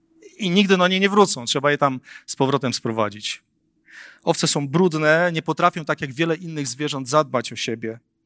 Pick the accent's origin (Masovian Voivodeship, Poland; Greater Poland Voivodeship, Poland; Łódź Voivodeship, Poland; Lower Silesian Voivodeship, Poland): Lower Silesian Voivodeship, Poland; Wałbrzych; jestem miastowym chłopakiem i dorastałem w Wałbrzychu, tam gdzie nie było za bardzo trawy, były tylko mury, tynki odpadające i trochę betonu i mnóstwo kurzu i brudu